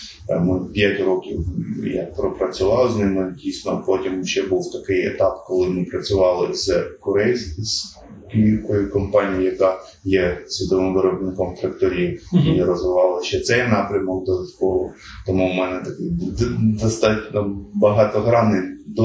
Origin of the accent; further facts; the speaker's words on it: Zaporizhzhia, Zaporizhzhia Oblast, Ukraine; Я з Запоріжжя, родом з невеликого села, яке знаходиться під Запоріжжям. В передмісті виріс там, і моє ставлення як людини відбулося саме там. Навчався я в Запоріжжі